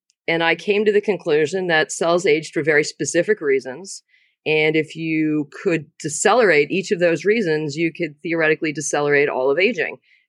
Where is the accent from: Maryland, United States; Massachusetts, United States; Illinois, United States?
Maryland, United States; So I'm from Maryland, but I went to college down at University of Miami.